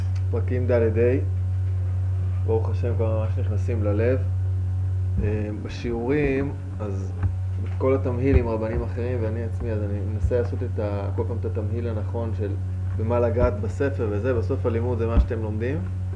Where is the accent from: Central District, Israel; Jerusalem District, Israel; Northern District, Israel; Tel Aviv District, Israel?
Jerusalem District, Israel; Jerusalem; אולי פתאום יהיה על שבועות, אני מירושלים